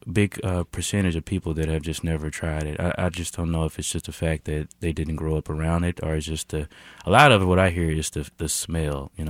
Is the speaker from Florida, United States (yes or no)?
no; Jackson, Mississippi, United States; So as I previously mentioned, I moved here from Jackson, Mississippi.